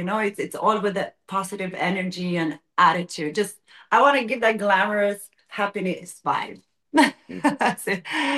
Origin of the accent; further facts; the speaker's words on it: Sweden; because it's my home country also, It feels very special to be back home again